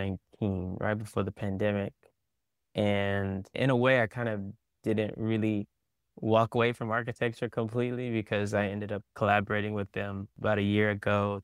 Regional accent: Spring, Texas, United States; And I grew up in Spring, Texas. I went to school with Simone Biles' big brothers.

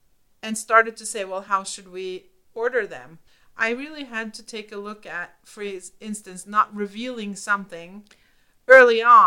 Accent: Oslo, Norway; the stable that I used to spend so much time in growing up in Oslo, where I was a horseback rider and a competitor

